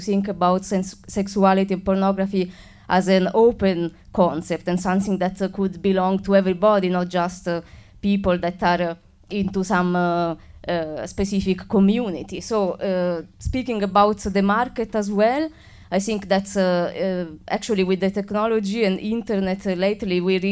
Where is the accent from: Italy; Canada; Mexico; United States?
Italy; English is a second language; because I come from Italy